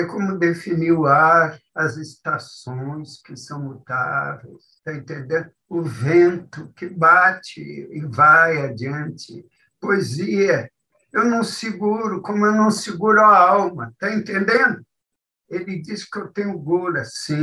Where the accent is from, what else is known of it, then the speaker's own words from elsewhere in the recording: Rio Grande do Sul, Brazil; E, sobretudo, de rever a minha terra, que é o Pampa. Eu vivi muito tempo no interior do Rio Grande.